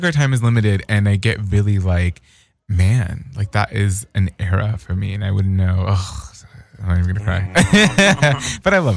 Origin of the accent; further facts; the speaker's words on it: Hollywood, California, United States; So I'm from Hollywood, like, down the street, Melrose and Vine.